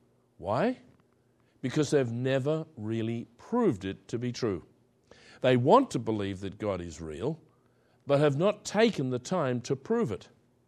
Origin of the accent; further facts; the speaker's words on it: Australia; now in England, United Kingdom; As an Australian living in England, I've talked to many people